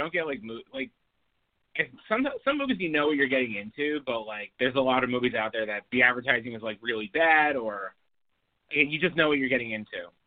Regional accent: Coral Springs, Florida, United States; I grew up in Coral Springs, Florida. We had two dollar theaters there.

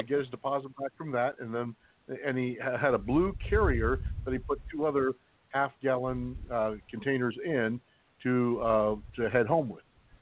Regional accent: Ohio, United States; But it was a big part of growing up in Ohio

